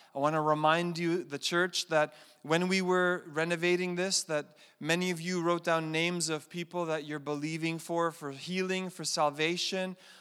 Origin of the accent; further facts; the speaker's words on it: Montreal, Quebec, Canada; I grew up in Montreal.